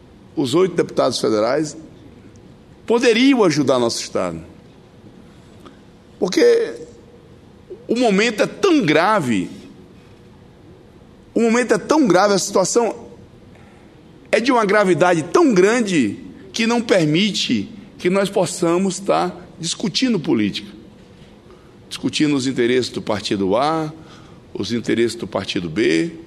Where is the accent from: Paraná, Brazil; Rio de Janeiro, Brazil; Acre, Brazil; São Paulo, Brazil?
Acre, Brazil; que nasci e me criei no Acre, eu nunca tinha visto.